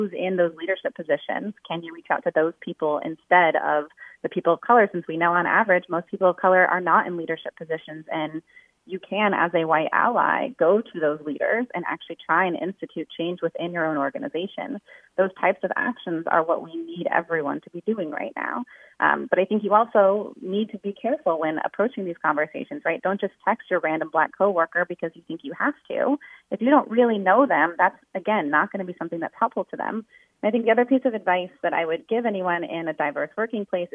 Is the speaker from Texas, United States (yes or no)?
no; Silver Spring, Maryland, United States; I'm from Silver Spring.